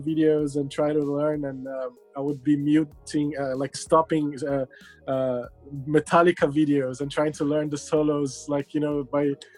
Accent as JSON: {"language": "English", "region": "São Paulo", "country": "Brazil", "tie": "born or raised there", "said": "Well, I'm from Brazil originally. I grew up in São Paulo."}